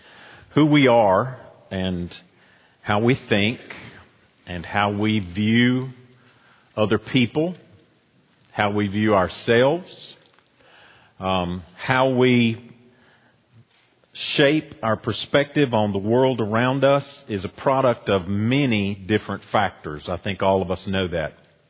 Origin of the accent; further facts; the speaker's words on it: Boone, North Carolina, United States; You know, growing up in Boone was unique.